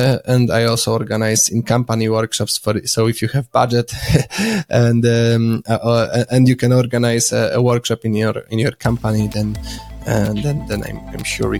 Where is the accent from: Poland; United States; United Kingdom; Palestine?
Poland; English is a second language; I might add that I'm from Poland, so those books were published in Polish.